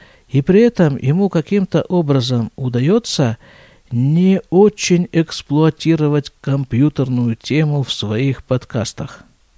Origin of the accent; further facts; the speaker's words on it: Russia; now in Israel; мы с ним уехали из России, точнее, я из России, он из Украины, в одном и том же году.